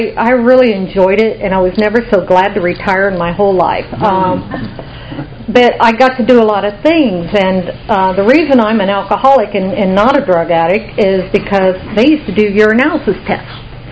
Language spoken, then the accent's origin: English; Kansas, United States; also born or lived in Oklahoma; I grew up in Kansas and Oklahoma. And I come from a working class family.